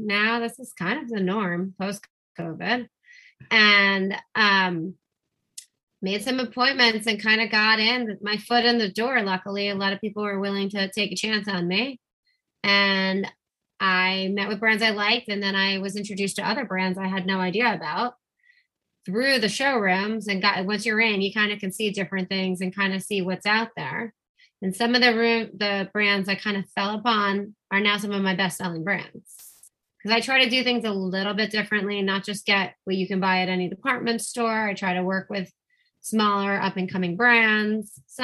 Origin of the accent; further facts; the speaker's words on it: Miami, Florida, United States; also born or lived in New York / Boston / Houston; I grew up in Miami, so kind of all over the place.